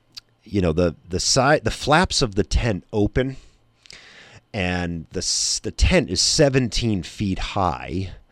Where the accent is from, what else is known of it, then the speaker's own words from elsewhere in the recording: Philadelphia, Pennsylvania, United States; I grew up in Philadelphia, where like classic rock is just everywhere.